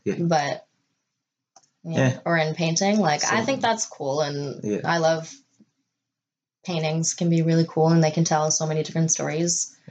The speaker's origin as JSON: {"language": "English", "town": "Burlington", "region": "Ontario", "country": "Canada", "tie": "born or raised there", "said": "the way I grew up in Burlington, you don't see that many people walking down the street."}